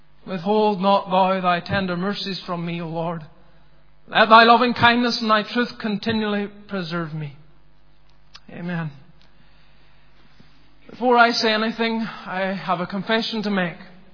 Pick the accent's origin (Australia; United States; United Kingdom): United Kingdom; Bellshill, Scotland; born there; I was born in Scotland on the 30th of December 1982 in a little town called Bells Hill, some 20 odd miles outside Glasgow.